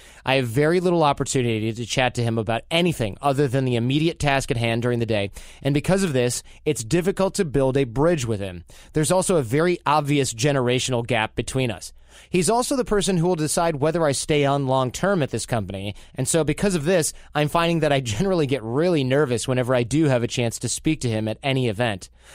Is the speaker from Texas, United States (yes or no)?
no; Detroit, Michigan, United States; I'm from Detroit, we got Greek restaurants everywhere.